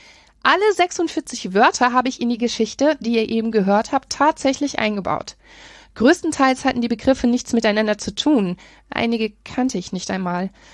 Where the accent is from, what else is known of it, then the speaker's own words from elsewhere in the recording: Hesse, Germany; Als Hessin habe ich wirklich, wirklich mein Bestes gegeben.